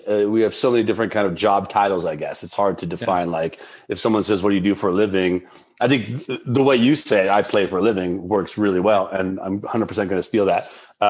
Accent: Albuquerque, New Mexico, United States; And I'm from Albuquerque, New Mexico, and it's a very lovely state, but a very content state.

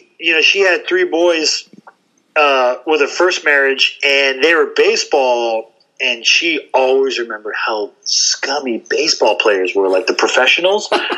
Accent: California, United States; No, we're all from Southern California, but he moved out there.

